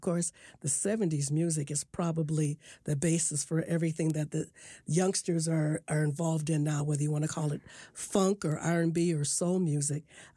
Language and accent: English; St. Paul, Minnesota, United States; Well, I grew up in St. Paul, Minnesota, and we lived in a space that is now called the Martin Luther King Center in St. Paul.